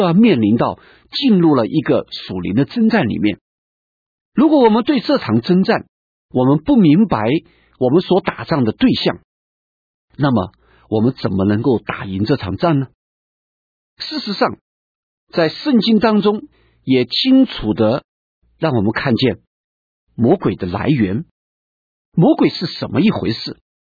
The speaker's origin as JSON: {"language": "Chinese", "country": "China", "said": "或者也是因为在我们中国人一向的观念里面是敬鬼神而远之"}